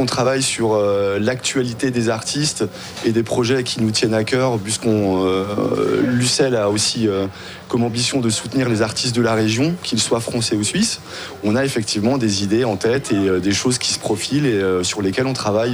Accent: Grand Est, France; Je suis alsacien.

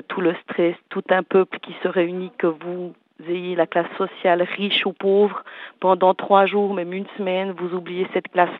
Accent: Rio de Janeiro, Brazil; moi, je suis de Rio, donc une vraie carioca.

